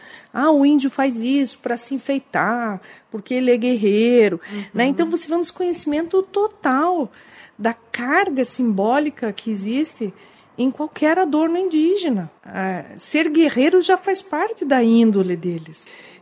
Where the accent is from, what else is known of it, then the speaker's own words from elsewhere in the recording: Brazil; eu me senti muito envergonhada como brasileira, porque eu conheço uma boa parte do mundo, né? Mas não conhecia meu país.